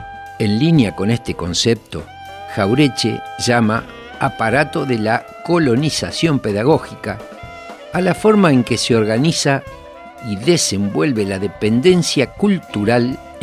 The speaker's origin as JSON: {"language": "Spanish", "country": "Argentina", "said": "Somos argentinos y latinoamericanos y desde aquí lo estamos desarrollando."}